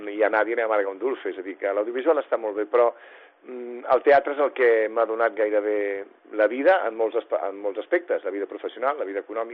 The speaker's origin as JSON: {"language": "Catalan", "town": "Barcelona", "region": "Catalonia", "country": "Spain", "said": "Jo creuava el barri, anava a Sant Andreu, jo soc de Gràcia, anava fins a Sant Andreu a fer teatre."}